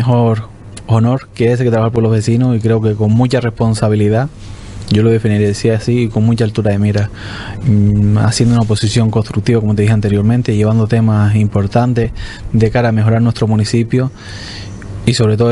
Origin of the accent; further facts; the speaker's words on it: Canary Islands, Spain; somos de Fuerteventura, no vamos a defender lo nuestro, ¿qué vamos a defender?